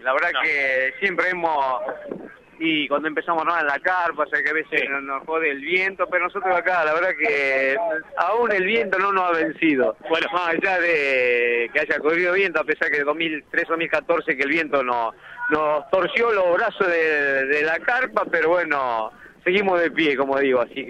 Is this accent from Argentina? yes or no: yes; Argentina; como argentinos tenemos que estar todos unidos